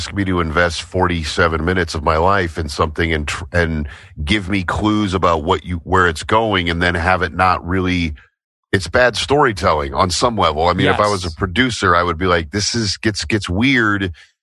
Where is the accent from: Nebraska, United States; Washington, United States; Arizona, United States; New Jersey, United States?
Nebraska, United States; first of all, we're both from the Midwest, right? I grew up in Nebraska.